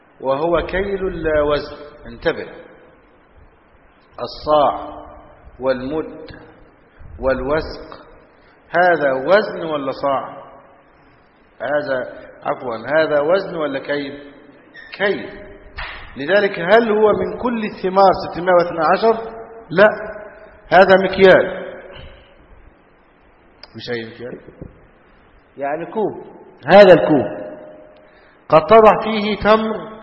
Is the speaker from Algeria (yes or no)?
no; Egypt; والفول هو الوجبة الأساسية عندنا في مصر، الفول والطعمية